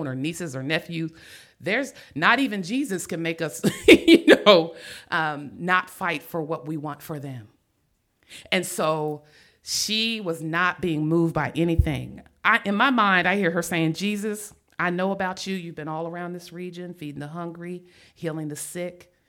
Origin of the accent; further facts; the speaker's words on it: Ohio, United States; I'm from Ohio.